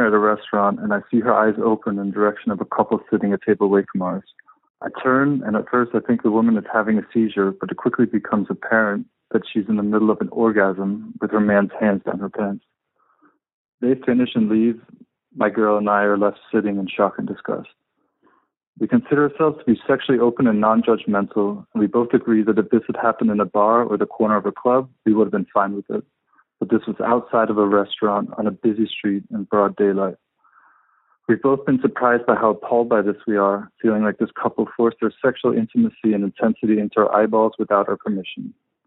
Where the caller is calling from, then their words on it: Berlin, Germany; I'm calling from Berlin